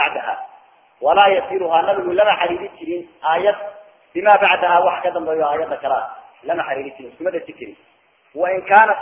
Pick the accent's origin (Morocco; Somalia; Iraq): Somalia; من العربية من الصومالية أنا عجمية صومالية